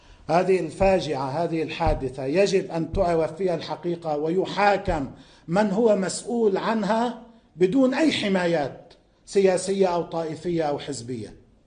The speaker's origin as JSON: {"language": "Arabic", "country": "Lebanon", "said": "أنا واحد من الناس كلبناني"}